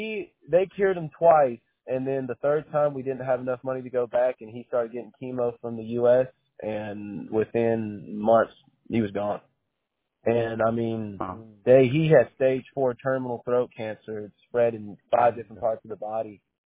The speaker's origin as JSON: {"language": "English", "region": "Colorado", "country": "United States", "said": "So this is a beautiful partnership because when I tell you I come from Colorado, I got work in Colorado."}